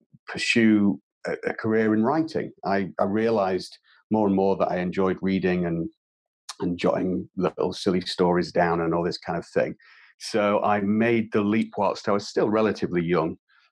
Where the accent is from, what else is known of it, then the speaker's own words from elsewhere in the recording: Grimsby, Yorkshire and the Humber, United Kingdom; working for the local council here in the UK, in my hometown of Grimsby